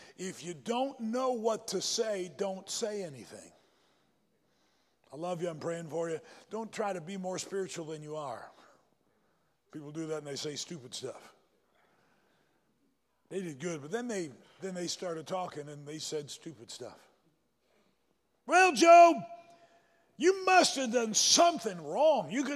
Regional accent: South Carolina, United States; born there; I was born in South Carolina. We used to say, well, shut my mouth.

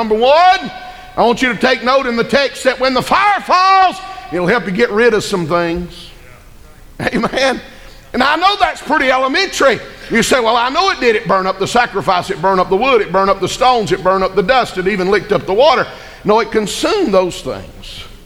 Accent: Atlanta, Georgia, United States; I'm from Atlanta, amen.

